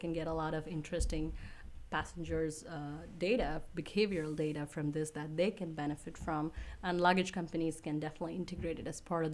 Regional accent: India; And, culturally, I come from India, so we push the limit of the airlines as much as possible.

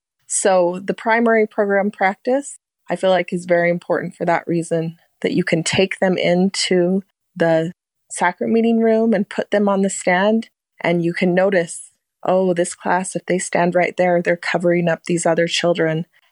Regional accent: Riverton, Utah, United States; I'm from Riverton, Utah.

